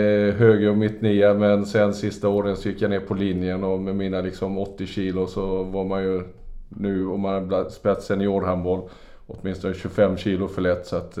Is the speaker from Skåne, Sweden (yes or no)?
no; Växjö, Kronoberg County, Sweden; moved away; jag har ju sett alla Östers allsvenska matcher från jag var ett år till jag flyttade från Växjö i stort sett.